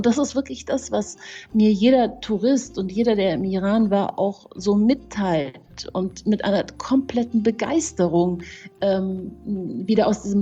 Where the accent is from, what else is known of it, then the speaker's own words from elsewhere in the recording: Munich, Bavaria, Germany; mein Vater ist ja Perser und meine Mama ist Deutsche und ich bin ja in München aufgewachsen